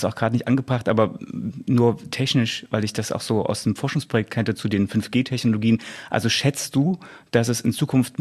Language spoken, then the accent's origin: German; Saxony, Germany; als es diesen Holz- und Energieknappheit gab durch den Silberbergbau im Erzgebirge in meiner Heimat